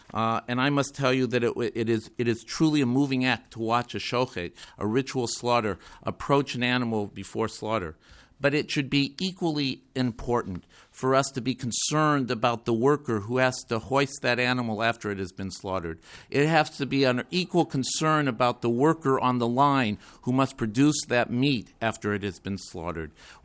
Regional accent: Nebraska, United States; Only one other state, my home state of Nebraska, has such a bill.

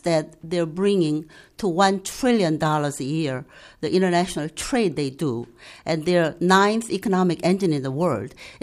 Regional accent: South Korea; I'm originally from South Korea, and South Korea was torn by war in 1950s.

